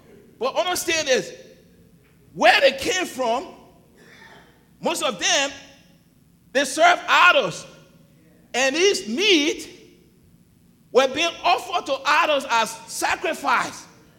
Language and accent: English; Liberia; my church, I grew up in Liberia, right? It's a Baptist church.